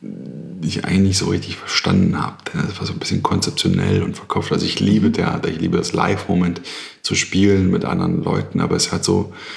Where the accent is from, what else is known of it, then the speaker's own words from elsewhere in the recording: Berlin, Germany; ich komme aus Berlin, Südneukölln, als Sohn von Beamten